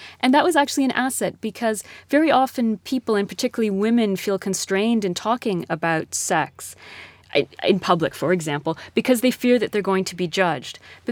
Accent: Canada; I grew up in Canada, but my origins are Egyptian. My father is Egyptian. My family is in Egypt. I have an Egyptian passport. I'm Muslim.

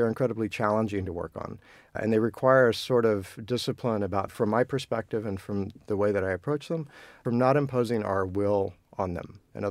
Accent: United States; They're important because I have to speak as an American. We're a young country, right?

